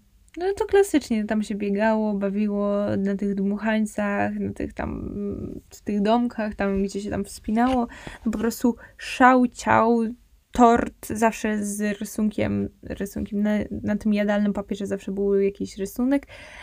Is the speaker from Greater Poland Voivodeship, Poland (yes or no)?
yes; Poznań, Greater Poland Voivodeship, Poland; U nas w Poznaniu mieliśmy w tamtym czasie, no bo ja to robiłam, kiedy miałam 6 lat, czyli 10 lat temu.